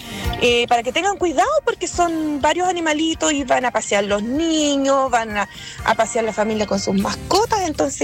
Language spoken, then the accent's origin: Spanish; Villa Los Ríos, Chile; Soy de Villa Los Ríos